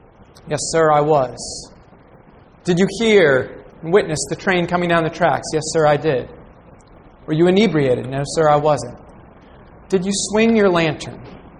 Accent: New Jersey, United States; Growing up in North Jersey, I was aware of a small bridge that connected the Bronx with Lower Manhattan.

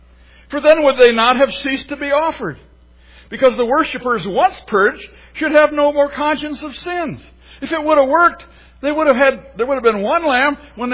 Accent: Midwest, United States; I'm from the Midwest, land of the smooth forehead. We aren't too emotional.

